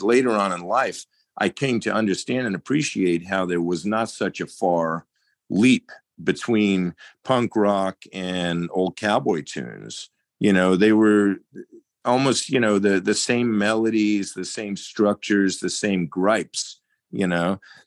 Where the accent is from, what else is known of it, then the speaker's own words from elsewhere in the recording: South Africa; growing up in South Africa, rural area, and then on a ranch, you know.